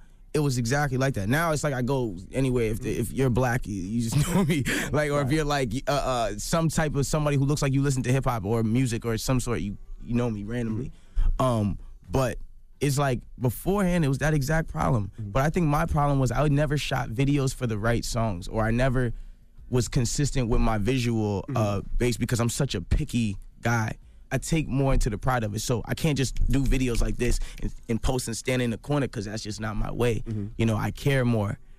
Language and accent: English; Canada; I'm a kid from Canada.